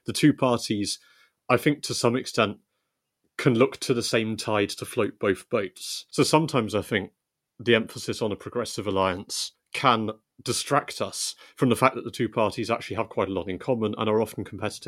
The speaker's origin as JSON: {"language": "English", "region": "South West England", "country": "United Kingdom", "tie": "born or raised there", "said": "I grew up in the West Country."}